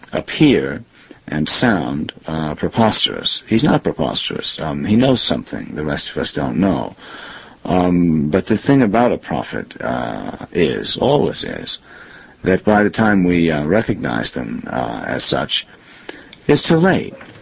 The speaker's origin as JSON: {"language": "English", "town": "Exeter", "region": "New Hampshire", "country": "United States", "tie": "born or raised there", "said": "I grew up in Exeter, New Hampshire for 19 years, and I felt greatly out of place all the time I was there"}